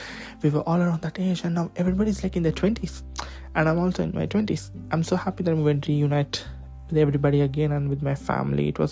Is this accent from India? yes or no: yes; India; now in Norway; I grew up in India. So this is the second time coming back to Norway.